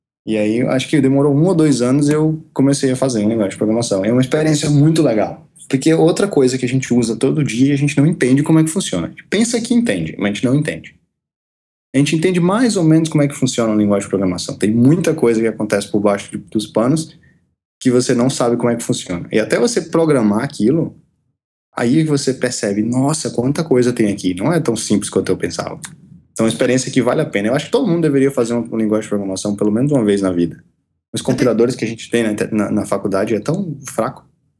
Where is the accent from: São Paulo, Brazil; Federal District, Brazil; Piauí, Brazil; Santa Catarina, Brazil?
Piauí, Brazil; born there; moved away as an adult; Eu nasci no Piauí e me mudei para o Rio Grande do Sul para fazer mestrado em computação gráfica.